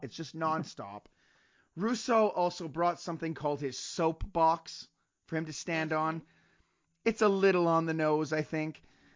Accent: Saint-Bruno-de-Montarville, Quebec, Canada; No, I grew up in Saint-Bruno-de-Montarville.

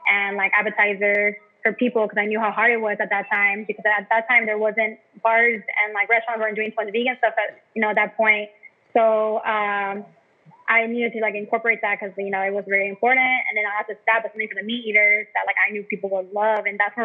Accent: Downey, California, United States; Yes, I'm born and raised in Downey, D-Town, where the girls get down.

